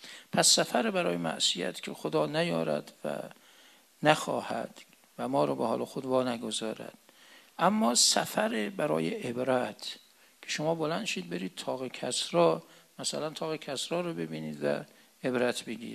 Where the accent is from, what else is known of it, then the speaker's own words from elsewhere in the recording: Mashhad, Razavi Khorasan, Iran; مثل شما و ما که مشهدی هستیم